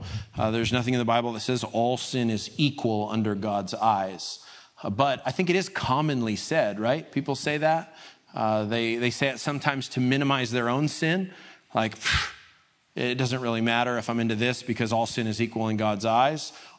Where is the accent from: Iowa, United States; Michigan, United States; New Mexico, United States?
New Mexico, United States; And I'm Team Mexico because I'm from New Mexico, which is not New or Mexico, but I am Team Mexico.